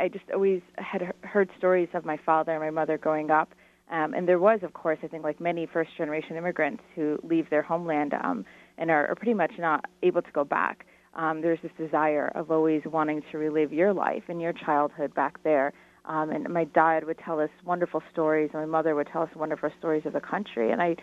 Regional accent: United States; You know, I grew up in the States with Title IX being at the forefront for the rights of women in sports

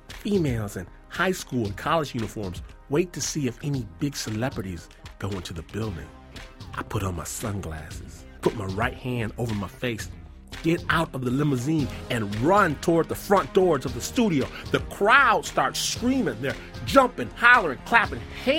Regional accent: Detroit, Michigan, United States; And I'm like, I'm from Detroit.

